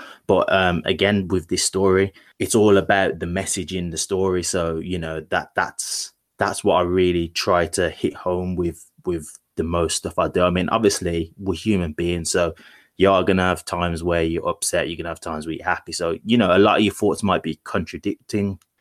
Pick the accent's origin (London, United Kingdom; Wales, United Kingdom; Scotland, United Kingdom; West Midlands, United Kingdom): West Midlands, United Kingdom; Birmingham; obviously, as you stated, I'm from Birmingham.